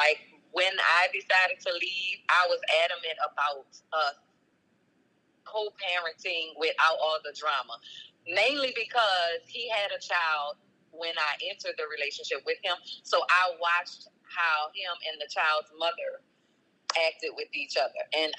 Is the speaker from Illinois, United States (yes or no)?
no; Louisiana, United States; and I'm from Holly Grove, so I'm going to be ready